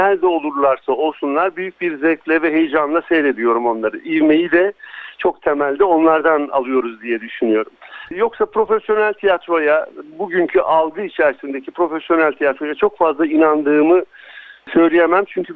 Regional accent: Elazığ, Turkey; born there; Burada bir senedir bulunuyorum. Daha önce Londra'daydım. Elazığ doğumluyum ben.

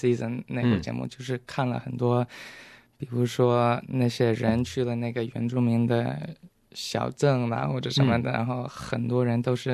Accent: Sydney, New South Wales, Australia; Chinese is a second language; 父母是重庆人，他们1987年就移民来澳洲，然后我是91年出生的，一直在悉尼长大，在这边也上了大学啊。上了大学以后就去了中国，在北京待了2年，因为我觉得在这边长大没有什么机会可以讲中文

